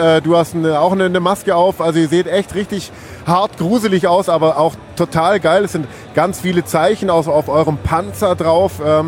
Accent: Ulm, Baden-Württemberg, Germany; Wir sind aus Ulm, das ist ja quasi auch Südwest.

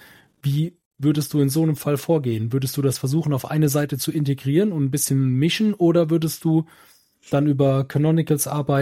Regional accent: Rhineland-Palatinate, Germany; ich bin aus dem Westerwald

